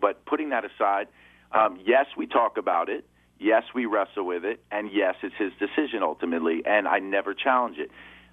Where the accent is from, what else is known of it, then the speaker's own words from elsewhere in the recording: New York, United States; And I would be in the right rooms with the right players growing up in New York